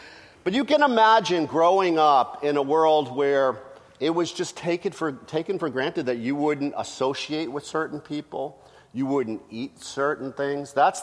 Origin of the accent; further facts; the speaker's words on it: New England, United States; I grew up in New England, and so my family, they were all Red Sox fans.